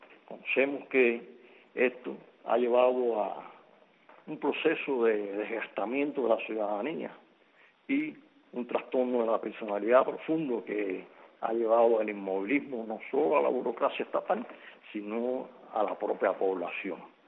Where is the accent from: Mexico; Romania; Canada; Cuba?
Cuba; tenemos que ser conscientes como cubanos que a pesar de estar como cubanos muy poco tiempo en la tierra